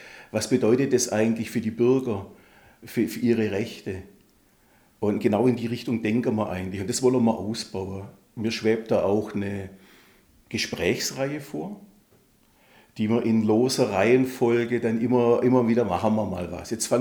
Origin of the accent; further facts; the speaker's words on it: Baden-Württemberg, Germany; als Schwabe kostet es bislang nichts.